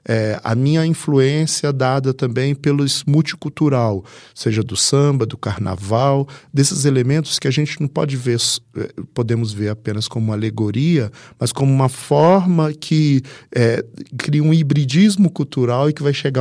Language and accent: Portuguese; Belo Horizonte, Minas Gerais, Brazil; moved away as an adult; now in São Paulo, Brazil; eu sou mineiro de Belo Horizonte, eu vim aqui para São Paulo já há 30 anos.